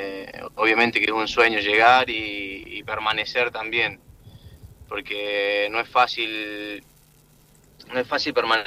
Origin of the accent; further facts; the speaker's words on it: Argentina; yo la siento como casa argentina